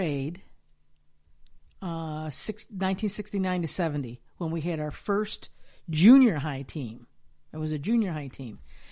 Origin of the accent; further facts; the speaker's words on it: Victor, New York, United States; We were one of the first families to move into Victorwood in 1963, and I remember having to walk a pretty far way to get to the bus stop way over on Church Street from where we lived.